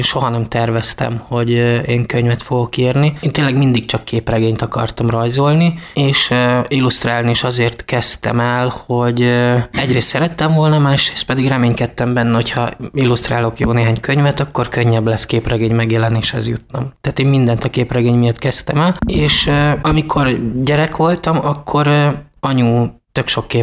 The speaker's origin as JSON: {"language": "Hungarian", "town": "Kiskunhalas", "region": "Bács-Kiskun", "country": "Hungary", "tie": "born or raised there", "also_born_or_lived": "Budapest / Kecskemét", "said": "Családom jó része kiskuhalasi, és noha Pesten születtem, mert elég sokat költözködtünk. Általános iskolás koromban 2. itt éltünk Halason, és itt jártam ki az általánost."}